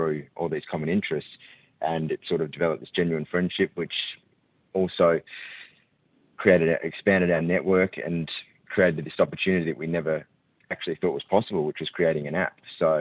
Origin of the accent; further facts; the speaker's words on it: Perth, Western Australia, Australia; now in Melbourne, Australia; I'm from Perth originally, so when I moved to Melbourne, I didn't know many people here.